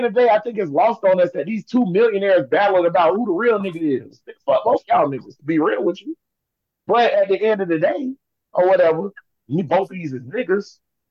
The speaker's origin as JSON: {"language": "English", "country": "Canada", "said": "Yeah, we're Canadian, but we're not looking at how America is right now."}